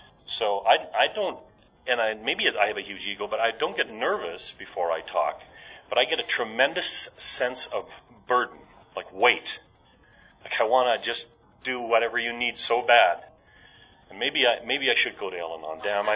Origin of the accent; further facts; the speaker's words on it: Canada; now in Washington, D.C., United States; I sobered up in Canada. I am a Canadian. I live in Washington, D.C., watching what you people are doing.